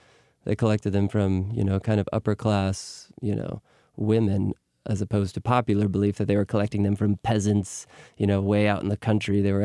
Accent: Michigan, United States; Michigan. Right on Lake Erie.

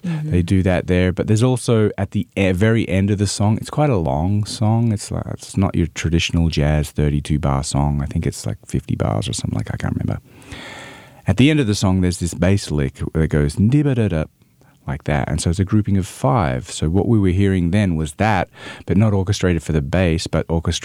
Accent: Brisbane, Queensland, Australia; they both got gigs in a state orchestra in Brisbane, in my hometown.

